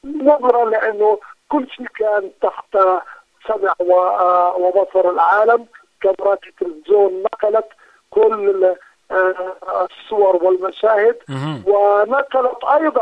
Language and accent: Arabic; Palestine